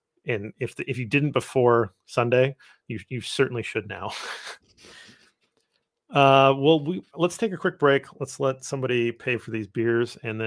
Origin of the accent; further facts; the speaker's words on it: Midwest, United States; I mean, I'm a Midwesterner. I got a little jacket on.